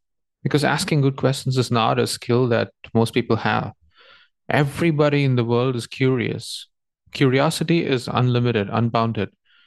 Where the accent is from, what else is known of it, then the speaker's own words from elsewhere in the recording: India; I grew up in India from a pretty humble background